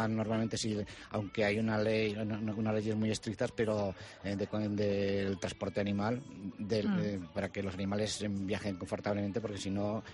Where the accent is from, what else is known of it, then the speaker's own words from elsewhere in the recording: Spain; Aunque yo soy muy español